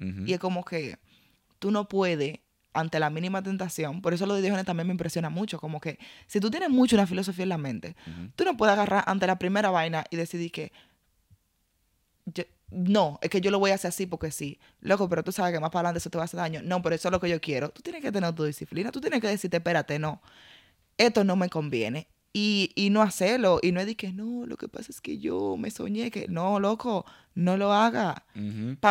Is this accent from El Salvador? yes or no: no; Spain; porque yo soy española.